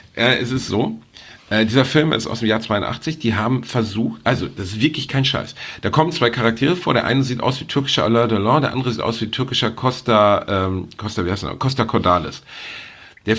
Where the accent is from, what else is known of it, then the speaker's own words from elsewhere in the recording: Gelsenkirchen, North Rhine-Westphalia, Germany; Ich bin in Gelsenkirchen aufgewachsen, also so mittelgutes Türkisch spreche ich schon.